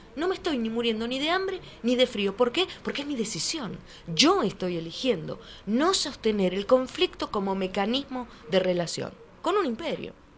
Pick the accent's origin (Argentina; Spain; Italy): Argentina; Sigo siendo argentina, después de todo.